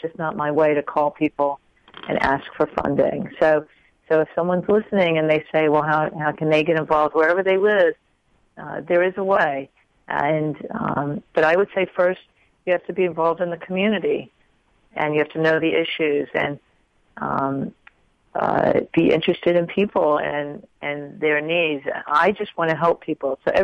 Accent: Texas, United States; growing up in Texas, that my family was deeply involved in community

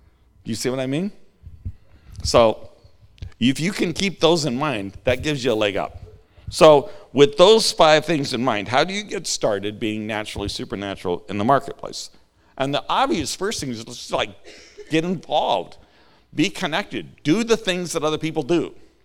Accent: Montana, United States; I grew up in Montana. We have a lot of strange sayings in Montana.

